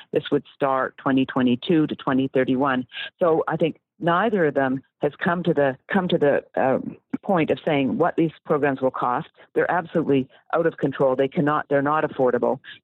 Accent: Canada; because I'm Canadian. I grew up under single payer healthcare where no private insurance is allowed.

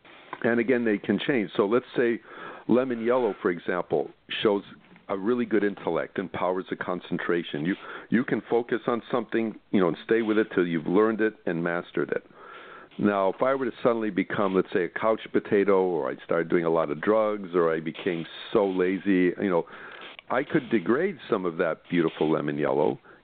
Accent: Chicago, Illinois, United States; You know, I grew up in Chicago, and it got cold there, and you wore some pretty dark colors

